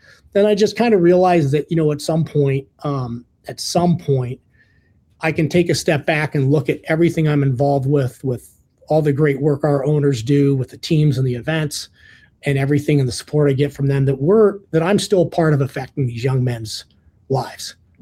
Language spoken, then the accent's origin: English; Ohio, United States; I grew up in the Midwest in Ohio.